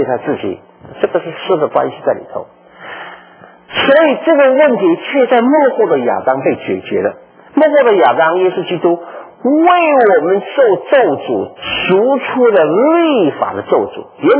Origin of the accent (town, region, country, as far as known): Texas, United States